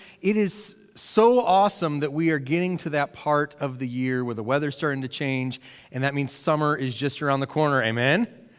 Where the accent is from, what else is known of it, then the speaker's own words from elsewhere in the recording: Michigan, United States; I grew up in the Michigan area.